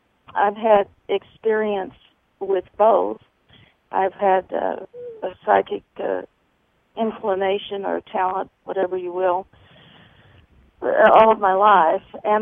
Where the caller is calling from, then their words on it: Missouri, United States; I'm calling from Missouri